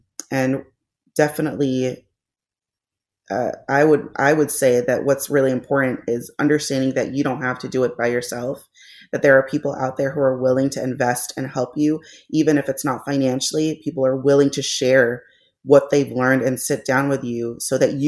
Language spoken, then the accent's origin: English; Los Angeles, California, United States; now in St. Louis, United States; We're transplants to St. Louis. We're from Los Angeles.